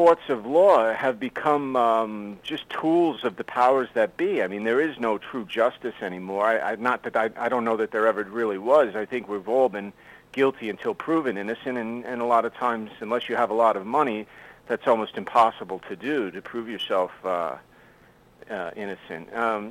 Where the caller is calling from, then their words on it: Mount Sinai, New York, United States; Mount Sinai.